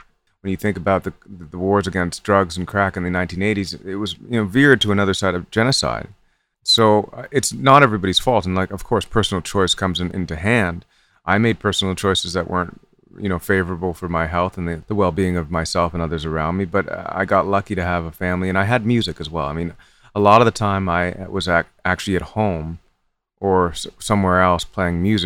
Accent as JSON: {"language": "English", "town": "Toronto", "region": "Ontario", "country": "Canada", "tie": "born or raised there", "said": "growing up in Toronto, being a colored person hasn't always been really safe."}